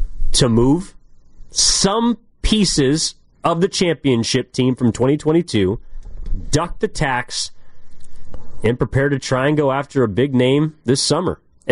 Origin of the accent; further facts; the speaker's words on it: California, United States; And I'm from the East Bay. I love Oakland.